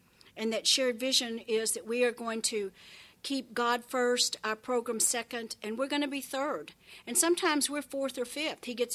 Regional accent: Texas, United States; I grew up in West Texas, very flat.

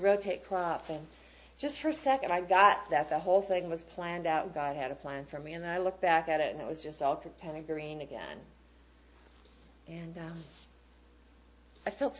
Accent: Wisconsin, United States; accent: Midwest; And I was so from Wisconsin, if I was out in the world, because I had that Midwest accent

